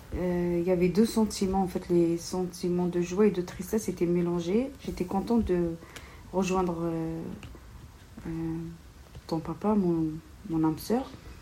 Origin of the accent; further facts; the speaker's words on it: Béjaïa, Béjaïa Province, Algeria; born there; Je suis née en Algérie, plus exactement à Béjaïa